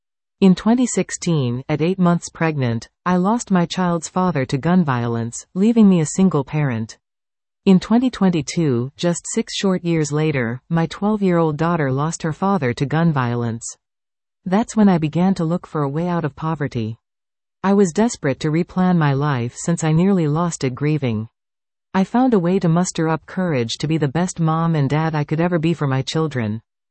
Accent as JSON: {"language": "English", "town": "Brooklyn", "region": "New York", "country": "United States", "tie": "born or raised there", "said": "I was born and bred in Brooklyn, New York. I came out of a dysfunctional family at 17 years old"}